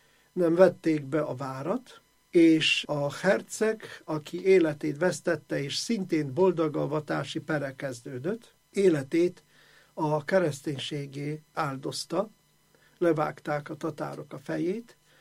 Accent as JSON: {"language": "Hungarian", "town": "Kraków", "region": "Lesser Poland", "country": "Poland", "tie": "born or raised there", "said": "Én ott születtem, iskolába jártam, mai napig Ott van a szülők után örökölt lakás, amelyben lakom"}